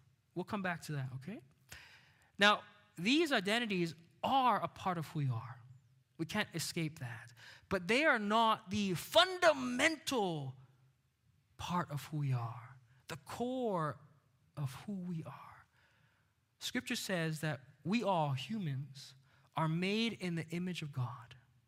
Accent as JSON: {"language": "English", "country": "Canada", "tie": "born or raised there", "said": "So I grew up here in Canada. I still got that Filipino mother"}